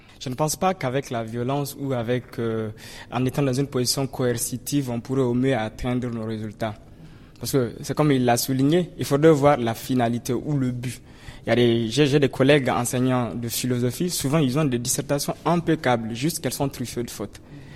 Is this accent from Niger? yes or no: yes; Niger; chez nous, au Niger encore